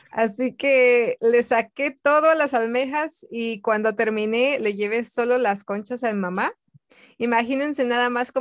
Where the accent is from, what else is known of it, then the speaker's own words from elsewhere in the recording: Querétaro, Mexico; mi ciudad natal, que es en Querétaro, en México, está muy alejada del mar, así que no utilizamos muchos mariscos allá.